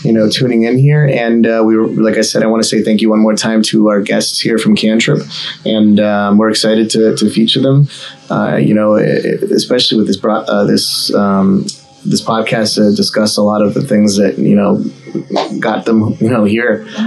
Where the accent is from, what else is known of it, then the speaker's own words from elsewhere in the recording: Guatemala; Because I'm from Guatemala and we have hammocks everywhere.